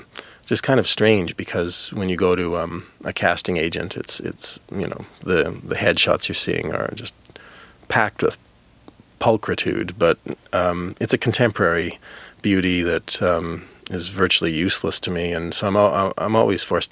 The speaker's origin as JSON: {"language": "English", "town": "Winnipeg", "region": "Manitoba", "country": "Canada", "tie": "born or raised there", "said": "Growing up in Winnipeg, Canada"}